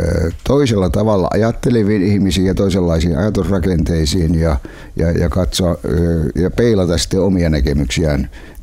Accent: Savonia, Finland; mehän olemme suomalaisia, vaikka me nyt olemme savolaisia, niin kyllä me nyt kuitenkin olemme kai savolaisetkin suomalaisia.

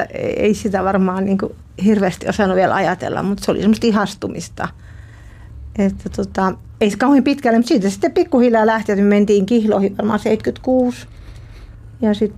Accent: Juva, South Savo, Finland; Mä oon Juvalta kotoisin, siitä läheltä Mikkeliä.

